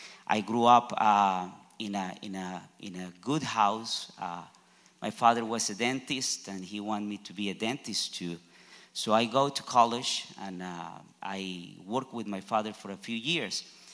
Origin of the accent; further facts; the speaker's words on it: Colombia; English is a second language; now in Nashville, United States; when I came here to Nashville 20 years ago, back in 2002, I remember that I say I'm from Columbia, and they say, oh, Columbia, Tennessee. I say, no, It's far, farther south. It's in South America.